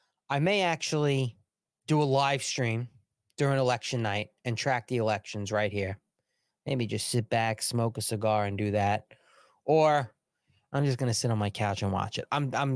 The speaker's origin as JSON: {"language": "English", "region": "New York", "country": "United States", "said": "I will say, being a New Yorker, Kathy Hochul is worse than Andrew Cuomo."}